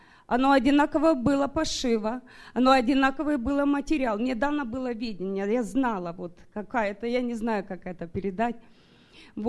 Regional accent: Sacramento, California, United States; я из Сакраменто.

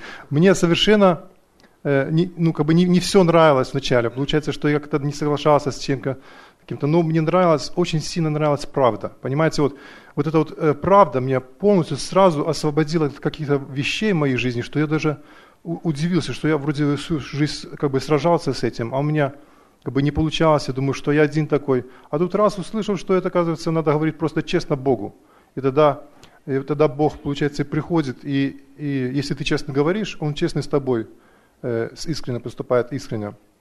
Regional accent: Portland, United States; я из Портленда.

